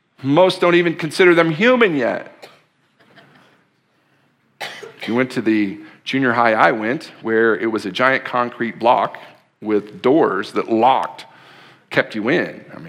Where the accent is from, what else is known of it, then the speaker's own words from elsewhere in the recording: Cheney, Washington, United States; I grew up in Cheney. I got my driver's license in Ritzville.